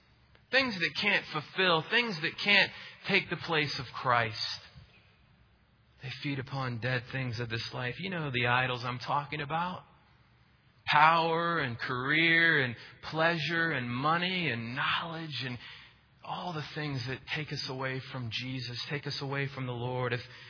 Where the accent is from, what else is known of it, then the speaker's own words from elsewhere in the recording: Peachtree City, Georgia, United States; My family moved here when I was 3 years old. I grew up on Appleseed Court in Peachtree City, Georgia. It doesn't get more suburban than that.